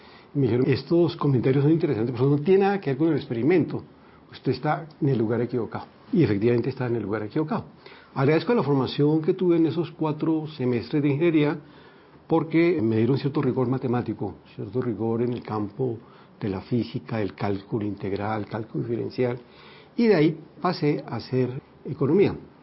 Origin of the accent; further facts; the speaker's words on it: Bogotá, Colombia; Yo soy bogotano. Mis padres se desempeñaron en el ramo del comercio, tuvieron una ferretería y pues obviamente nací en un barrio central de esta ciudad.